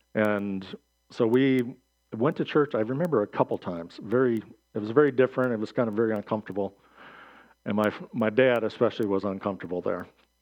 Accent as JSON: {"language": "English", "town": "Flushing", "region": "Michigan", "country": "United States", "tie": "born or raised there", "also_born_or_lived": "Flint", "said": "I was born in Flint, raised in Flushing."}